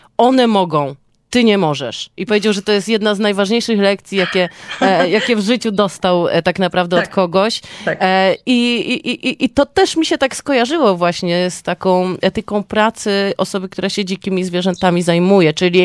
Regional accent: Gliwice, Silesian Voivodeship, Poland; Ja z kolei wychowałam się w mieście średniej wielkości, ponieważ w Gliwicach na Śląsku i mieszkałam koło rynku

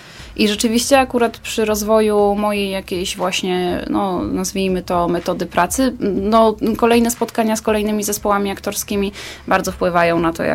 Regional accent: Poznań, Greater Poland Voivodeship, Poland; now in Kraków, Poland; My z Martą akurat obie jesteśmy w Krakowie, ale pochodzimy z Poznania, tak.

